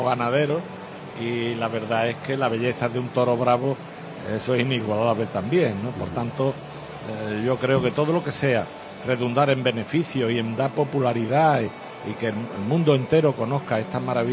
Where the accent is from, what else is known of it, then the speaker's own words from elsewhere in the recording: Huelva, Andalusia, Spain; como yo soy de Huelva